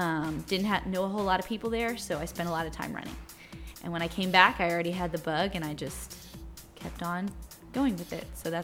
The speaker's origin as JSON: {"language": "English", "town": "Castroville", "region": "California", "country": "United States", "tie": "born or raised there", "said": "Okay, small town girl. I grew up in Castroville. This is the house that I grew up in."}